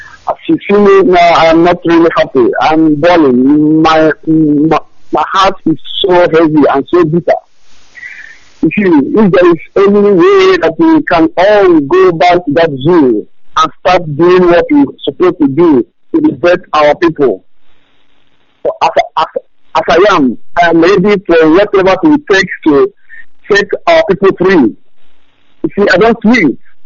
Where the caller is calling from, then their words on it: Malaysia; I'm calling from Malaysia.